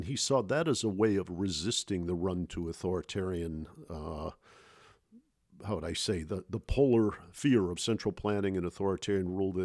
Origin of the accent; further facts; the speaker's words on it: Detroit, Michigan, United States; as you probably know, I'm from Detroit, Michigan, and I watch the cynicism that the people in Detroit had